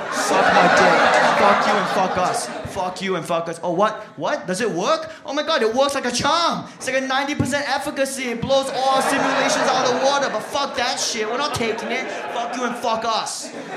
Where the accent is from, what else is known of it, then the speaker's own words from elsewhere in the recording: Singapore; I grew up in Singapore